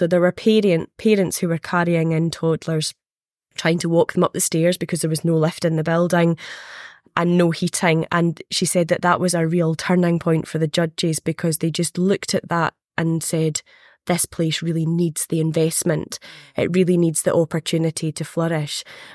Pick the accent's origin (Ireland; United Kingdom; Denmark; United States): United Kingdom; Wigtown, Scotland; born there; I was born in Wigtown in the mid-80s, and I remember the closure of Bladnoch Creamery and Bladnoch Distillery